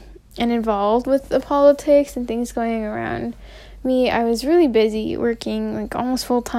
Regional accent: Meridian, Idaho, United States; now in Moscow, United States; I currently live in Moscow, Idaho. I go to school at U of I, but originally I am from Meridian, Idaho. I am 19 years old.

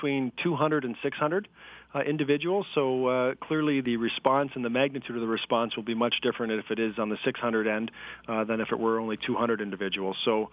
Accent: Canada; me as a Canadian and as a leader of this community

